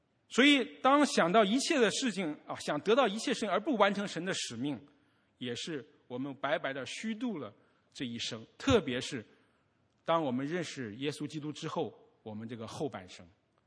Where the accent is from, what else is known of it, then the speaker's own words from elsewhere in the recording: China; 不好意思的是我是从大陆出来的，所以我比较了解大陆的心理